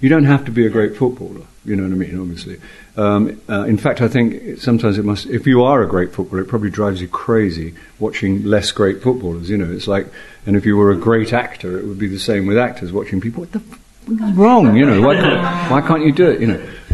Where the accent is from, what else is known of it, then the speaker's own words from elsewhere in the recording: Ireland; But I am Irish, so I'm still in Europe, and I'm very happy.